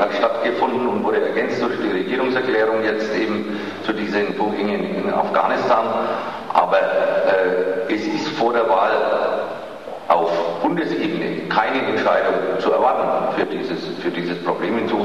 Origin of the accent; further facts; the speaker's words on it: Dietenhofen, Bavaria, Germany; Ich komme aus Diedenhofen und ich höre auch die Probleme in Großhassach und in Petersaurach. Ich kenne die Gegend sehr gut